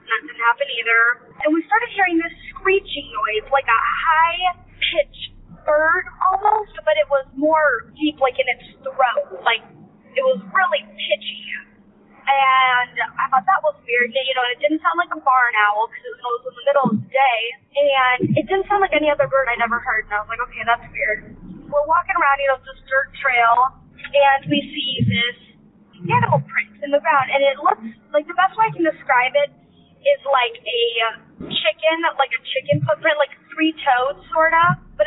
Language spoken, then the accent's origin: English; Idaho, United States; And I grew up in Idaho. I mean, I've been around the woods and the forest my entire life.